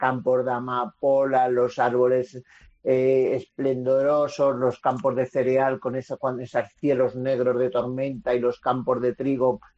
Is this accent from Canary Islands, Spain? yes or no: no; Villacastín, Castile and León, Spain; cerca de mi pueblo, en Villacastín, tenemos un humedal pues que va y viene.